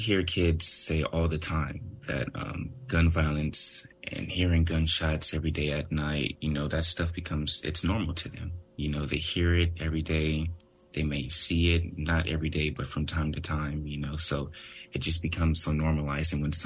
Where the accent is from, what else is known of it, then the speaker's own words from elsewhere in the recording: Oakland, California, United States; Sure. Grew up, born and raised in Oakland.